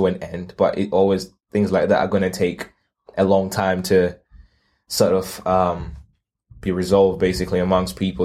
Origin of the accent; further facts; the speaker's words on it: Zimbabwe; where I grew up in Zimbabwe, where I wasn't surrounded by that at all. It was mainly just my own people.